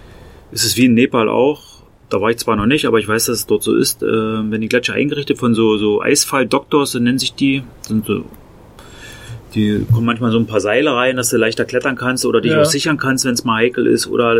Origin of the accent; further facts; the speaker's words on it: Spremberg, Brandenburg, Germany; born there; Deswegen komme ich dann auch durch Potsdam und gehe durch meine Geburtsstadt Spremberg in der Lausitz.